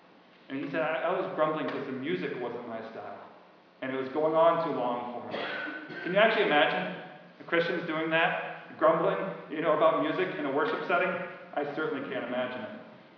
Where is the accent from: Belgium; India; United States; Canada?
Belgium; I grew up in Belgium a couple minutes from Brussels.